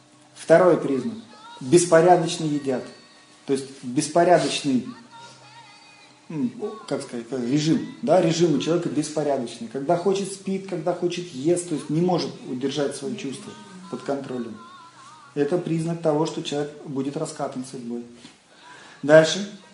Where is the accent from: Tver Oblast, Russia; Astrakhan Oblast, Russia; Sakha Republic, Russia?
Astrakhan Oblast, Russia; Astrakhan; вот я, допустим, из Астрахани, да, у нас там есть там государственная библиотека, даже там несколько